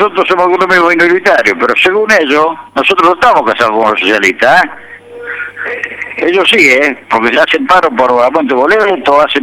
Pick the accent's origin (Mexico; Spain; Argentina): Argentina; Rosario, Santa Fe; Que mi ciudad, que soy rosarino... El pueblo rosarino.